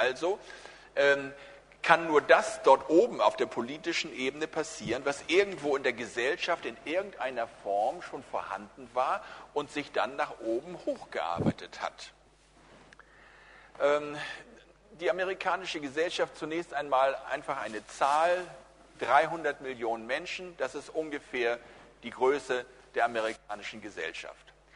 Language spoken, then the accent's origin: German; Germany; Und ich sage das ganz bewusst auch als Deutscher. Ich bin zwar nach dem Krieg geboren